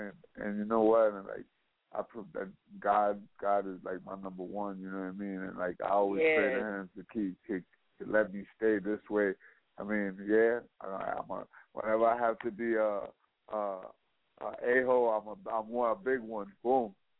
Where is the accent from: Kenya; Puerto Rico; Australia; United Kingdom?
Puerto Rico; also born or lived in New York, United States / Virginia Beach, United States; I was born in New York. I lived in Puerto Rico all my life. My last year of high school, I was in Virginia Beach.